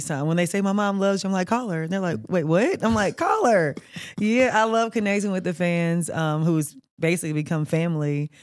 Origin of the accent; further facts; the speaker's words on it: Martin, Tennessee, United States; because where I'm from is really small. I'm from Martin, Tennessee.